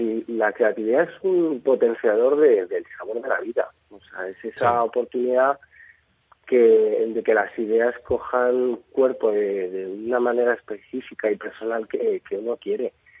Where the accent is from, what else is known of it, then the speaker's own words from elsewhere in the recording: Madrid, Community of Madrid, Spain; born there; now in Mallorca, Spain; pues yo nací en Madrid, tengo 34 años